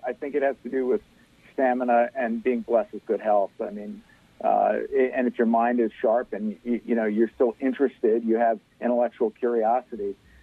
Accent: Pennsylvania, United States; I grew up in rural Pennsylvania.

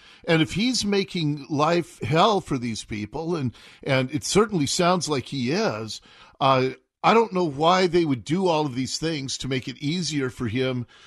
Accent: Seattle, Washington, United States; I grew up in Ballard, Jonathan, and it was a sweet, bucolic place when I was a kid.

